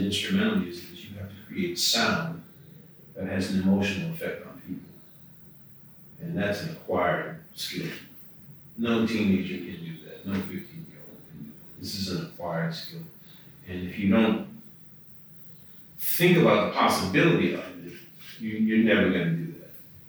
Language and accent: English; New Orleans, Louisiana, United States; But I'm from New Orleans. I grew up uptown. I went to Del Salle High School.